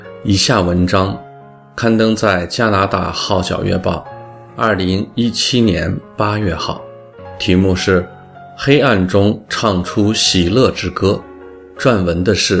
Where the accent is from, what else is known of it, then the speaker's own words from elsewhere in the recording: Fuxing, Taoyuan, Taiwan; born there; 我出生在台湾桃源县复兴乡的原住民部落，父亲是个中国大陆河南人，1949年随军队来台湾，在复兴乡服役